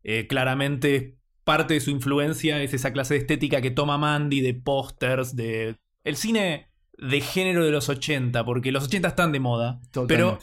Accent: Argentina; nosotros somos argentinos

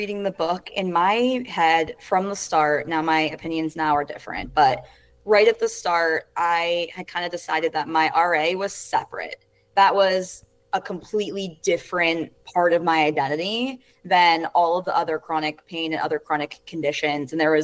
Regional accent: Potomac, Maryland, United States; now in Tampa, United States; Yeah, so I live in Tampa now. I'm originally from Potomac, Maryland, which is essentially Washington, D.C. suburbs. And I'm 29, and I grew up, like I said, I grew up in Potomac and ended up coming down to Tampa for college

